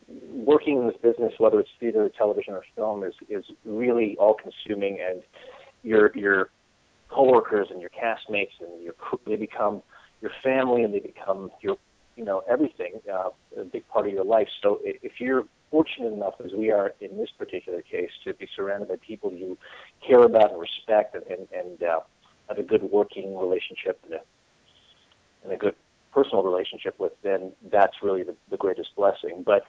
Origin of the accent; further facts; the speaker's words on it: Montreal, Quebec, Canada; because I'm from Montreal, so I lived there and I lived in French. I didn't live in French, but I lived in very French. You know, Montreal's a French-speaking town